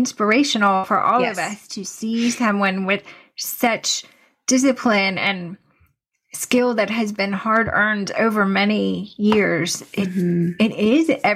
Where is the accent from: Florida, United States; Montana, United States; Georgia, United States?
Florida, United States; Brandon; You and I, growing up in Brandon, Florida, knew a lot about wrestling.